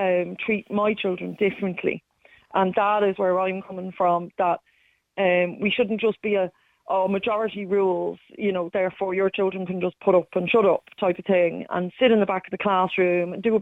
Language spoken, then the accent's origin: English; England, United Kingdom; I grew up in England. I went to, you know, Church of England school. So my father was Protestant, my mother was atheist. So we were brought up with lots of different religions.